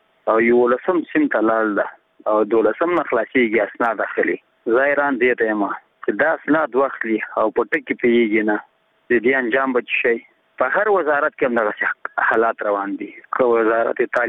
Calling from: Nangarhar, Afghanistan; زه د ننګرهار ولایت دی ساره کې غلجی دی ولسوالۍ څخه دغه پیغام در تسبتم

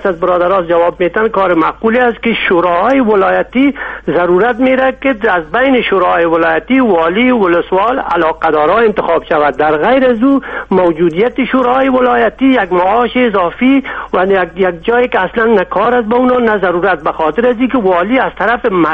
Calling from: Germany; از آلمان هستم

